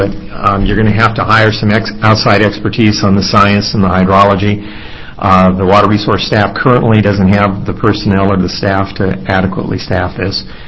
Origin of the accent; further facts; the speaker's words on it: Bend, Oregon, United States; in my real life I'm an attorney from Bend, Oregon, where I practiced law for 32 years